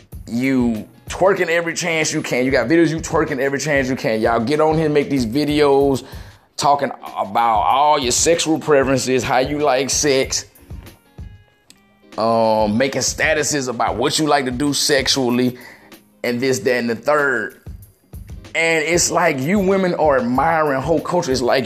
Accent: Mississippi, United States; There's a event that they throw all the time back in my hometown of Mississippi. Well, not just my hometown, the whole area of the Gulf Coast.

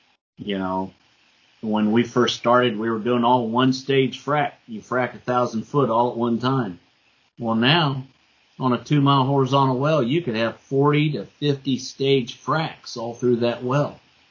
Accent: Ohio, United States; also born or lived in Abilene, Texas / Dallas; So I grew up in Ohio, and my dad's from Abilene, Texas. And about, oh, probably not even a year after I graduated high school, I moved to Abilene, Texas, and started working in construction.

